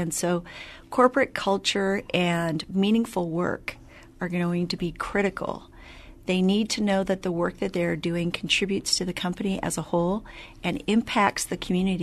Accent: Pacific Northwest, United States; now in La Crosse, United States; because I come from the Pacific Northwest, I love the outdoors.

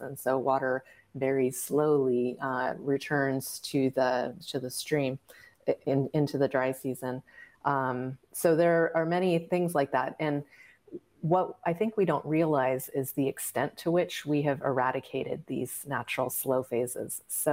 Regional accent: California, United States; Yeah, I grew up in California, which is arguably the apex of water engineering.

